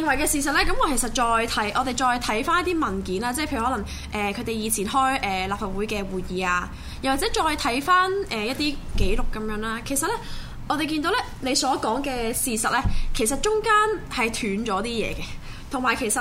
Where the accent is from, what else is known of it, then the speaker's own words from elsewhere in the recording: Hong Kong; 即係我哋其實香港人咧。